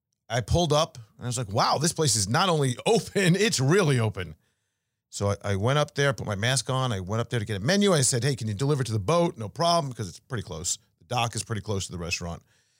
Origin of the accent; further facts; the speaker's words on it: New York, United States; We would go right back to school after Memorial Day when I grew up in New York.